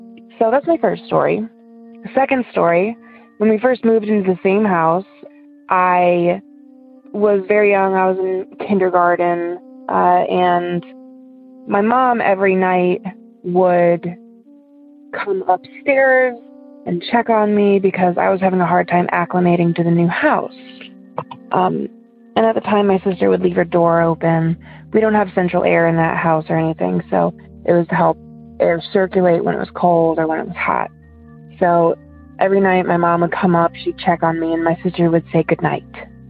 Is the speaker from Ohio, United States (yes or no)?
yes; Ohio, United States; I'm from Ohio.